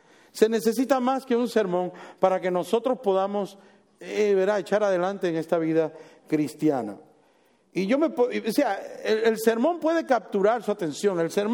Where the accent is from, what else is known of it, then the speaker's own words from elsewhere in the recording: Puerto Rico; En mi país, en Puerto Rico, dicen, pero si ese perro ya me mordió